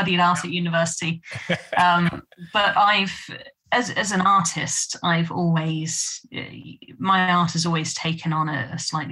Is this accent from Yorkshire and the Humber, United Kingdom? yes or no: no; South East England, United Kingdom; I mean, the area that I grew up in Hampshire.